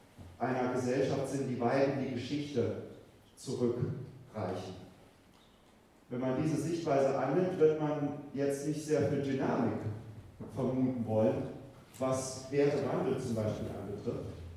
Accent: West Germany, Germany; in meinem Heimatland, in Westdeutschland, in Deutschland

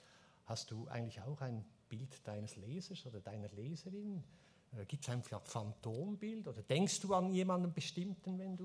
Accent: Switzerland; Auf die sind wir Schweizer natürlich auch stolz.

